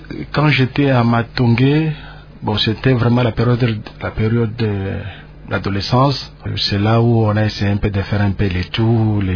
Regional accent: Kinshasa, DR Congo; famille de footballeurs. … numéro 20, les gens m'ont vu naître ici à Kinshasa.

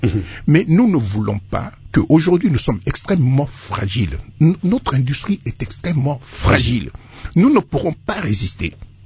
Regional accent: Kenya; chez nous, au Kenya, c'est 20 dollars pour 1000.

